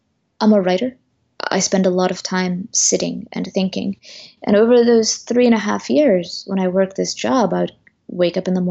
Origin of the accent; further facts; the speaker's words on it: Eritrea; I come from Eritrea, a country in the Horn of Africa, north of Ethiopia.